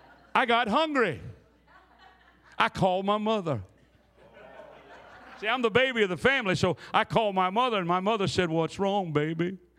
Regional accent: Rome, Georgia, United States; I'm from Rome, Georgia.

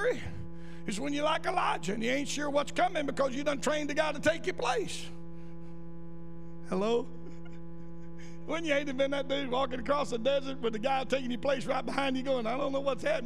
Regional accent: Tuscaloosa, Alabama, United States; I was born in Tuscaloosa, the only in my family. I was raised in a home with a backslid Church of God mama and a backslid Methodist preacher.

